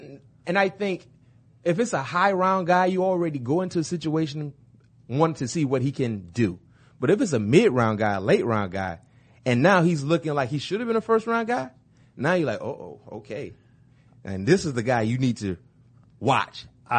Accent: Florida, United States; I'm from Florida, bruh.

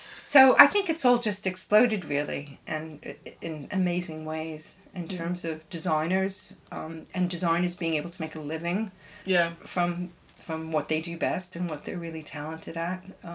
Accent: New York, United States; Growing up in New York hugely influenced me. I was a total city kid.

